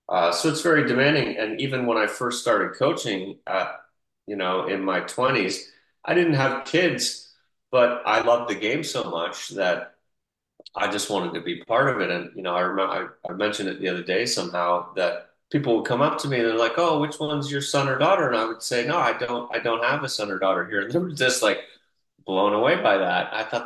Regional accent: United Kingdom; As a young man, I'm British, as we've discussed.

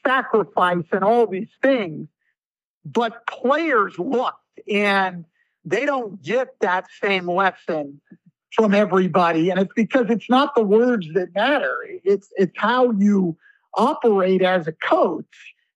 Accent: California, United States; and I grew up in Northern California, huge UCLA fan

